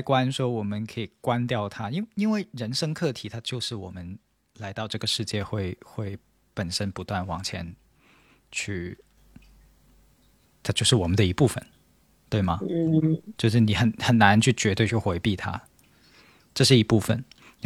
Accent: China; 所以就我们中国人现在舆论场里面所讨论的这个苦难式的婚姻

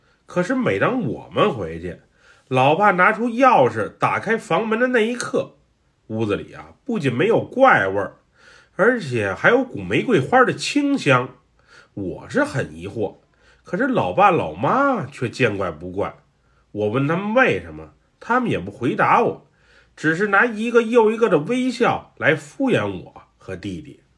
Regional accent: Chiang Mai, Thailand; also born or lived in Bangkok; 我在很小的时候是在清迈长大的，对那时的记忆啊，我是特别的模糊

